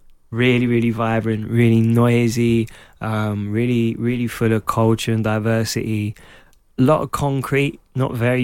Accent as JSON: {"language": "English", "town": "Clapton", "region": "London", "country": "United Kingdom", "tie": "born or raised there", "said": "because I was growing up in Clapton, in Hackney, when it wasn't full of people with beards and New Balance trainers and £3.50 coffees"}